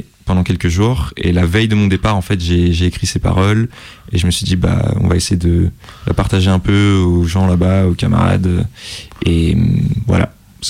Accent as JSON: {"language": "French", "town": "Lyon", "region": "Auvergne-Rhône-Alpes", "country": "France", "said": "Moi, je suis de Lyon d'origine, puis maintenant je viens en Haute-Savoie."}